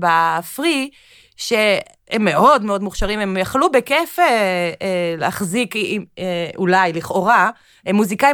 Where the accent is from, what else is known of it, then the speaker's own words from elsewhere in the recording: Tel Aviv, Tel Aviv District, Israel; born there; שנולדתי בתל אביב, אני תל אביבית